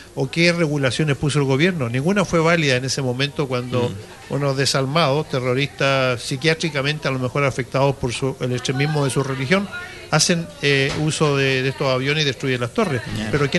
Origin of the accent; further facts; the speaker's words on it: Chile; En Chile, mi país de origen